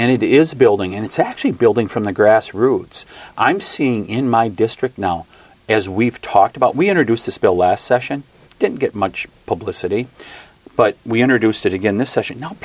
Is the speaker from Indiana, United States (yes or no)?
no; Wisconsin, United States; I mean, when you're in northern Wisconsin, where I come from in the winter, the sun doesn't shine much.